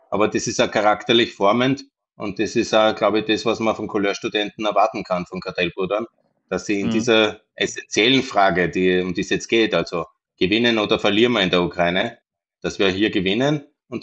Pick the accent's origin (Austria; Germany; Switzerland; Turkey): Austria; Linz, Upper Austria; ich bin in Linz aufgewachsen. Das war eine arme, kleine Industriestadt in Österreich in den 80ern.